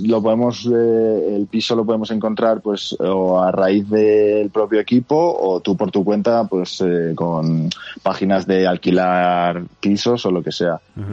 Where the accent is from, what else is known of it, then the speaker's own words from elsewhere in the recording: Majadahonda, Community of Madrid, Spain; Aunque yo soy de Madrid, de Majadahonda, pues mis padres desde muy jóvenes ellos iban allí porque tenemos una casa. En La Pinilla, y íbamos todos los fines de semana